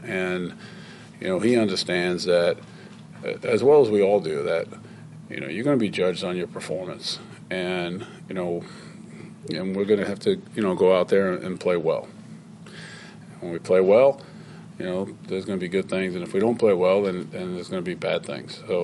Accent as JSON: {"language": "English", "region": "New York", "country": "United States", "said": "When I first went to Syracuse University, and I was from New York."}